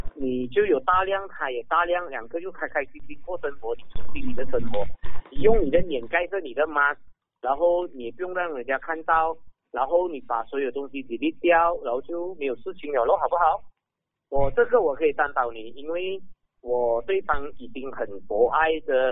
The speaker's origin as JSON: {"language": "Chinese", "region": "Penang", "country": "Malaysia", "said": "我是槟城人，所以我刚好我今天有在出席一些活动，所以我就过来 KL。"}